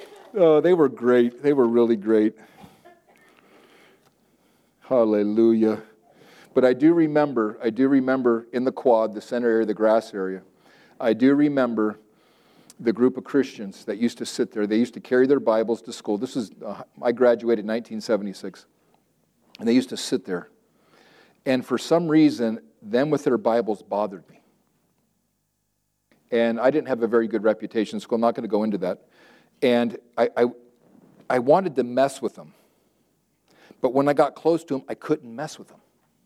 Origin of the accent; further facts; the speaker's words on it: California, United States; Or growing up in Southern California, some of my Mexican friends, Mark, mañana, mañana.